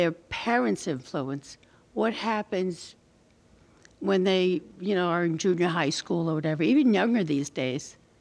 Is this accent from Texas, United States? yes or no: no; New Jersey, United States; New Jersey.